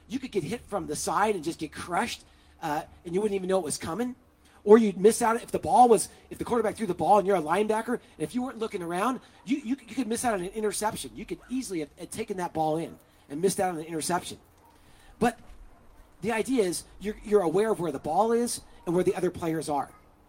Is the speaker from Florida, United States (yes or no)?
no; Fountain Valley, California, United States; I grew up in Fountain Valley, which is like 2 miles from Huntington. I was around the Huntington Beach-Fountain Valley border.